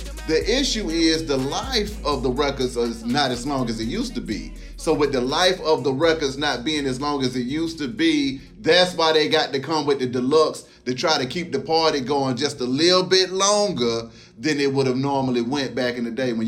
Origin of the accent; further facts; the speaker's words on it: Atlanta, Georgia, United States; Of course, you know it's … I'm from Atlanta, Georgia.